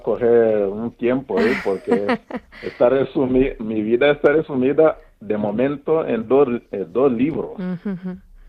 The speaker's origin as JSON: {"language": "Spanish", "country": "Rwanda", "said": "que yo soy de Ruanda, cómo llegué a vivir en los campamentos de refugiados siendo seminarista"}